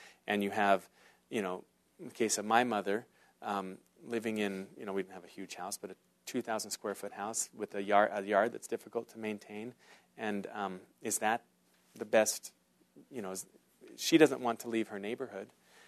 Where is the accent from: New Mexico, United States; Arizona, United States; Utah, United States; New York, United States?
Utah, United States; West Bountiful; I think of my hometown that born and raised in West Bountiful, Utah.